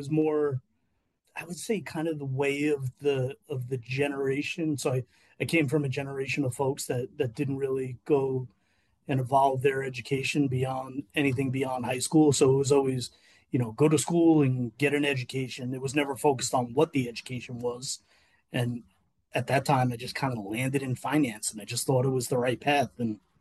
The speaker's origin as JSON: {"language": "English", "town": "Bronx", "region": "New York", "country": "United States", "tie": "born or raised there", "said": "I'm a Bronx kid, born and raised. Family relocated north during high school years, but always stayed very connected to the Bronx. Still have a lot of family there, were there often."}